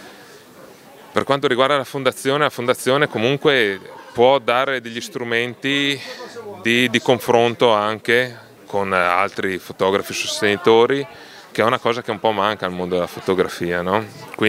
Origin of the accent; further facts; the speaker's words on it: Trentino-Alto Adige, Italy; in quanto trentino, originario trentino